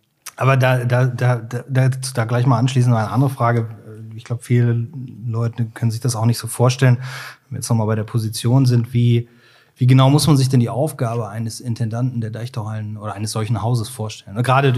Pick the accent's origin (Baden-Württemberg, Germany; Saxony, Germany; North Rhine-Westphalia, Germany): North Rhine-Westphalia, Germany; Cologne; Ich komme ja auch aus dem Rheinland, ich bin ja gebürtiger Kölner. Das hört man mir nicht so an wie Ihnen, den Rheinländer, tatsächlich.